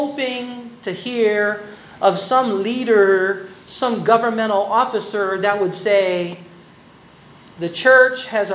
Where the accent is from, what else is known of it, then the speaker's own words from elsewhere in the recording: Philippines; Let me remind you, that is one of our constitutional rights as a Filipino.